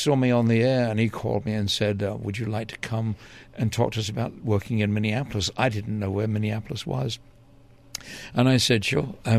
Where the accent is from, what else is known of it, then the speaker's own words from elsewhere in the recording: London, United Kingdom; Raised during the war and evacuated twice out of London.